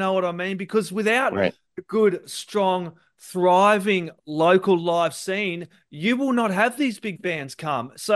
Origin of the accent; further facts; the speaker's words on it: Australia; I'm an Aussie, dude.